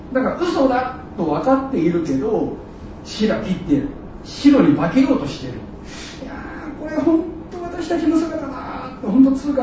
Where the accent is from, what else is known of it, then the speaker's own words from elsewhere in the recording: Osaka, Japan; 私もごくごくたまに言われます。大阪出身ですって言われたら、じゃあなんか面白いこと言えるってみたいな